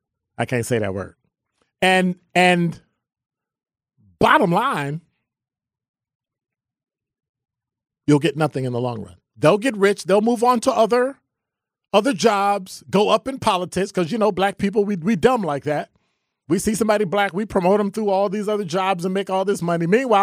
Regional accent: Chicago, Illinois, United States; I'm from the Ickies, 2330 South State Street.

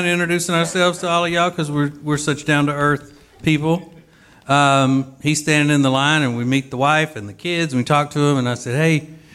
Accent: Louisiana, United States; I'm from Louisiana.

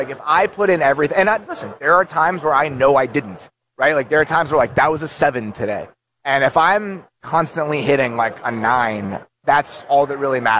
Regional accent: Chicago, Illinois, United States; You know, I grew up in Chicago, in the Chicagoland area. On Sundays at noon.

